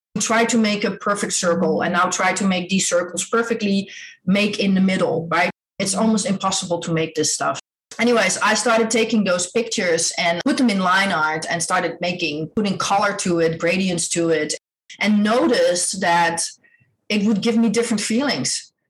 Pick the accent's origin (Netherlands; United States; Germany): Netherlands; English is a second language; I grew up in Holland. I'm Dutch.